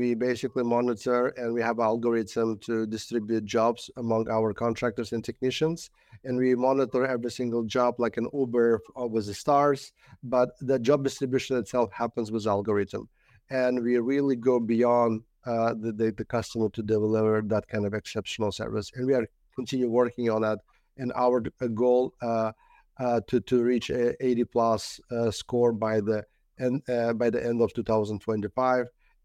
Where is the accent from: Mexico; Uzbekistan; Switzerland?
Uzbekistan; English is a second language; now in United States; when I moved from Uzbekistan to US, I came with a dream and I couldn't go back with nothing.